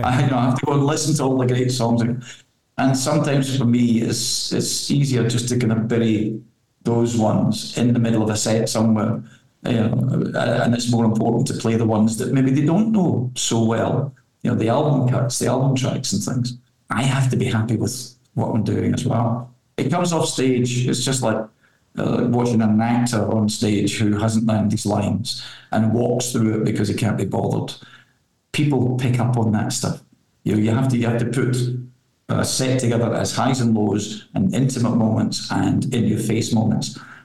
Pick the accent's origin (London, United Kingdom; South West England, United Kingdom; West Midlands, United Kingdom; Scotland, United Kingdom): Scotland, United Kingdom; Glasgow; born there; It's funny, when I was born in Glasgow, a big religious divide, a bit like Northern Ireland, you know, Catholic, Protestant